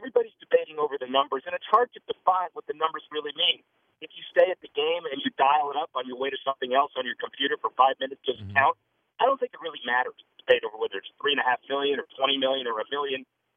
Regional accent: Miami, Florida, United States; And remember, I'm from Miami, so I helped that program.

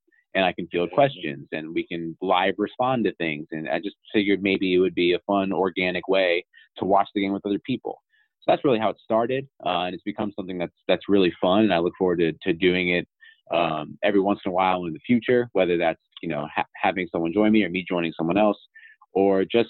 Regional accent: Maryland, United States; I had no idea what it was, even though I'm from Maryland.

